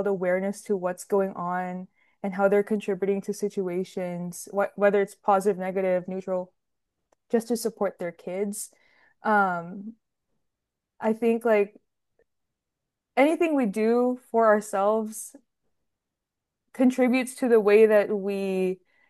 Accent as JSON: {"language": "English", "country": "United States", "said": "my upbringing as a kid, because I am Filipino American, and I learned a lot about why my upbringing was the way it was."}